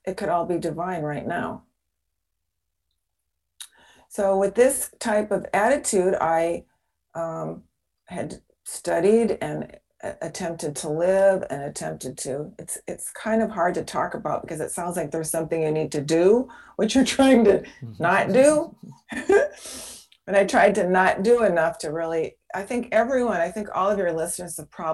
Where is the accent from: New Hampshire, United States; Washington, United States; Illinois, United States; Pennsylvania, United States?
Washington, United States; Seattle; I was a neighbor of yours. I was in Seattle. And As soon as I was old enough, I moved to the sun because I couldn't take that rain.